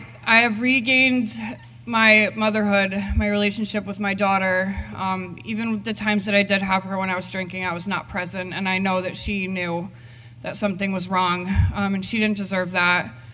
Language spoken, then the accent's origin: English; Connecticut, United States; I am 33 years old. I am originally from Connecticut